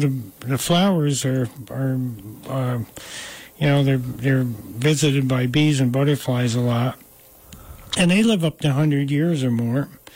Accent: New York, United States; I introduced myself … I'm from New York State.

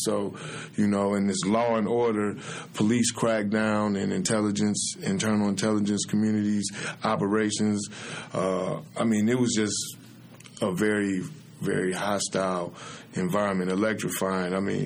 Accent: Romulus, Michigan, United States; I'm from Detroit, Michigan, particularly Romulus, Michigan.

